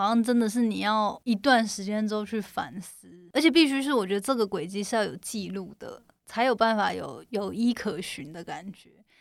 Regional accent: Hualien County, Taiwan; 身边的家人，就我是花莲人，但还好我家人们都平安这样子。

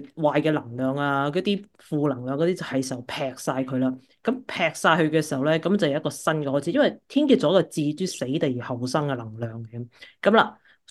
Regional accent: Hong Kong; 咁讲翻我哋香港人啦

